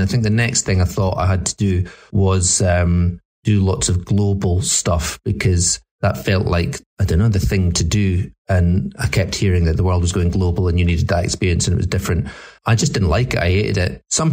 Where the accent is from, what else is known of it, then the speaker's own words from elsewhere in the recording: Scotland, United Kingdom; now in London, United Kingdom; I came down from Scotland. Maybe that wasn't a big deal of it, but I did feel like a bit of a fish out of water in London.